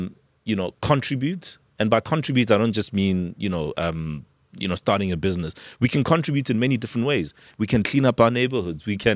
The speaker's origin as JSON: {"language": "English", "country": "South Africa", "said": "I, as a South African, don't want to see a situation where, you know, such a huge number of people are dependent on the state."}